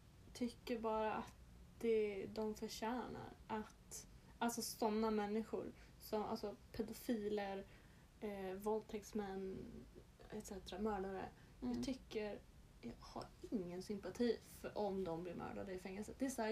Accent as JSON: {"language": "Swedish", "country": "United States", "second_language": "Swedish", "said": "Ja, precis. Speciellt när jag är amerikaner."}